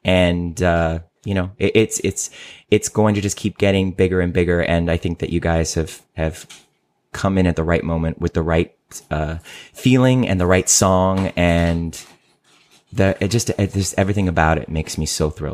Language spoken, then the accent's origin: English; Ohio, United States; Because I'm from Ohio and that's just way, way too hip.